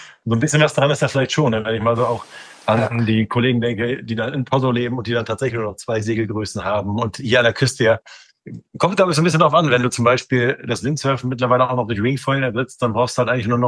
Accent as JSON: {"language": "German", "town": "Norderney", "region": "Lower Saxony", "country": "Germany", "tie": "born or raised there", "said": "aber ich bin auf Norderney aufgewachsen. Es muss bei mir immer ein bisschen Salz mit dabei sein."}